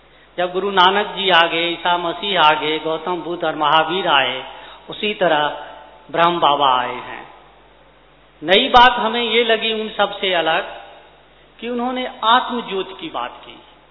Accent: Delhi, India; मैं दिल्ली से आया हूँ।

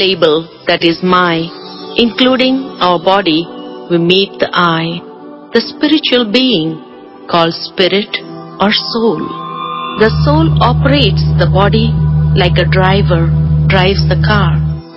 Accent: India; I'm a female. I'm an Indian. I'm a Hindu. I'm an engineer. I'm a mother.

